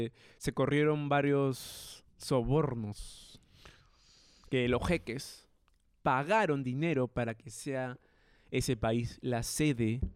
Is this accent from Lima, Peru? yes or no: no; Cusco, Peru; Yo soy de Cusco, acá con mi bandera, ¿qué pasa?